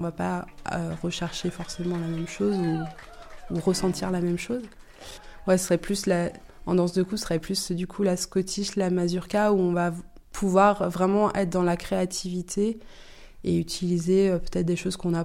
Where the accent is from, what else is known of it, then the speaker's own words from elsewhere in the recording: Brittany, France; quand je fais du bal chez moi en Bretagne